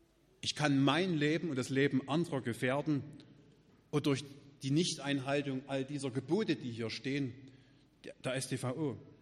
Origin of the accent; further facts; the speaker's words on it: Saxony, Germany; ich komme aus Gebirge, ein kleiner Ort in der Nähe von Marienberg.